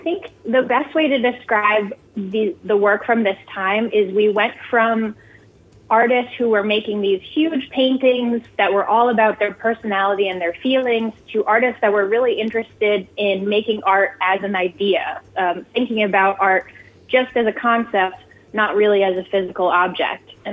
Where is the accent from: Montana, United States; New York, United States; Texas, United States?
New York, United States; And I have to say, I'm from New York and right now New York is very hot.